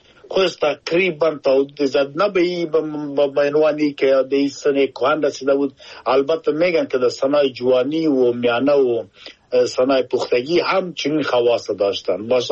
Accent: Afghanistan; now in United Kingdom; ما افغان هستم در انگلستان زندگی می کنم، این که خود ما افغان هستم مسلمان هستم، کلتور و فرنگ خود دارم جدا

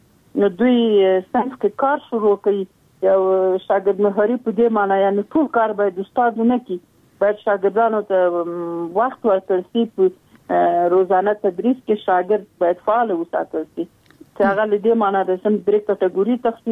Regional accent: Logar, Afghanistan

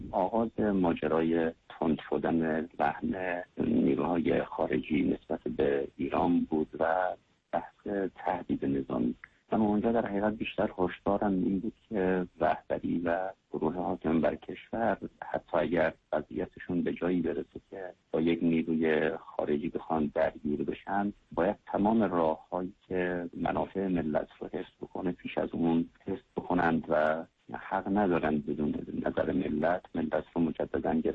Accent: Tajikistan; moved away; توی این 2-3 سالی که من از تاجیکستان اومدم اینجا

